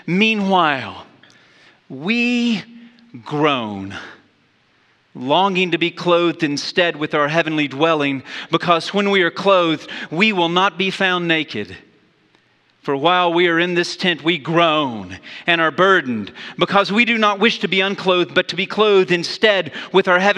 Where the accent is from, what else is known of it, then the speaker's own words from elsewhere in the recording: Wichita Falls, Texas, United States; born there; I was born in Hardscrabble, Texas, Wichita Falls by name.